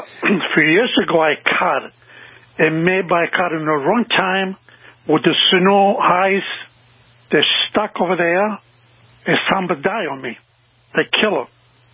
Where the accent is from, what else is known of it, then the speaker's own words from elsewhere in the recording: Sicily, Italy; English is a second language; moved away; I came from Sicily, but I live in Mortona now.